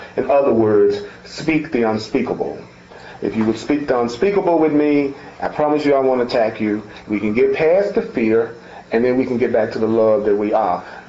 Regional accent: Memphis, Tennessee, United States; I grew up in Memphis, and the year that I graduated from high school, right when I was about to graduate, Martin Luther King was assassinated in Memphis.

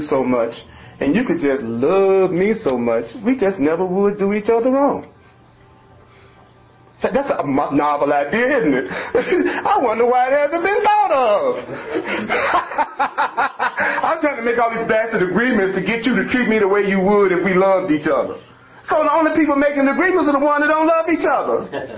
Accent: Memphis, Tennessee, United States; I'm from Memphis, the home of the barbecue.

